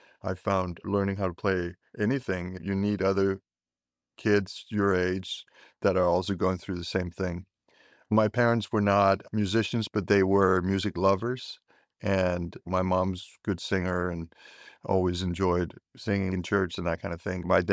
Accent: Hellerup, Capital Region of Denmark, Denmark; English is a second language; I grew up in Hellerup, the suburb to Copenhagen. It's a little bit north of the city and very safe and pure.

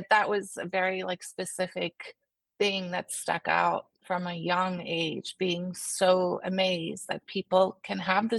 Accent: South Africa; I grew up in South Africa, and there wasn't actually a ton of media penetration at that time because it was apartheid.

